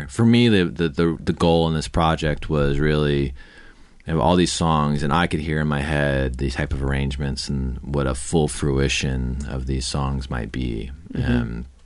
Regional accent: Florida, United States; I grew up in Florida and had spent a number of years. I spent the first 18 years of my life there

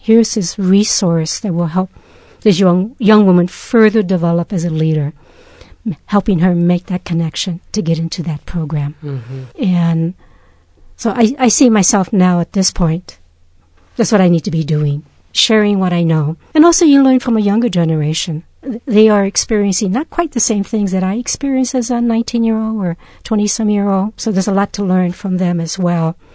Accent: Los Angeles, California, United States; I grew up in Los Angeles.

